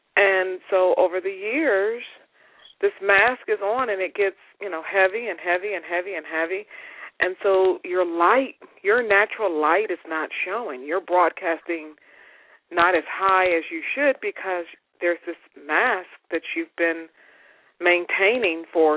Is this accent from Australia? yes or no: no; Chicago, Illinois, United States; I'm from Chicago originally, and so I came here for school, graduated